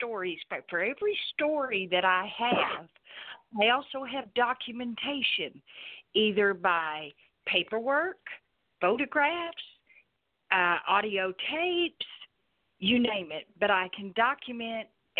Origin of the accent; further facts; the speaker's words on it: Oklahoma, United States; I live in Oklahoma. I was born in Oklahoma, so I've been here all my life, okay?